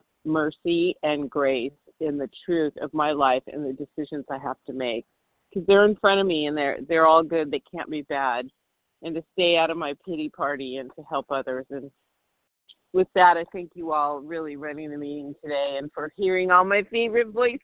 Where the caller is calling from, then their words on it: Santa Monica, California, United States; I'm calling from Santa Monica, and I'm out of breath because I got out of bed today and I went for a walk